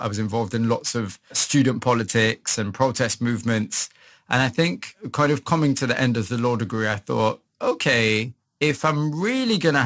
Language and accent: English; Huddersfield, Yorkshire and the Humber, United Kingdom; I was born in Huddersfield. I'd say very kind of average working class family. I'm the son of immigrants. So my parents came from Pakistan in the late 60s.